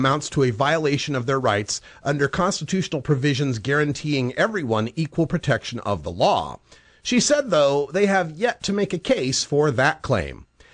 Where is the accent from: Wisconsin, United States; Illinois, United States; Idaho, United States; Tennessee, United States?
Idaho, United States; My home state of Idaho claims that marijuana trafficking has tripled in the past 5 years.